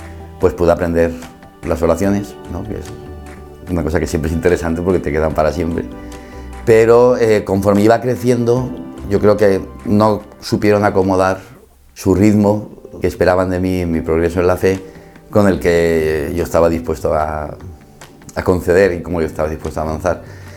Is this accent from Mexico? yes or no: no; Valencia, Valencian Community, Spain; also born or lived in Cuenca; nosotros nacimos en Cuenca, que es una ciudad pequeñita entre Madrid y Valencia, y nos se trasladaron a Valencia y, claro, tocaba ponerme en el colegio.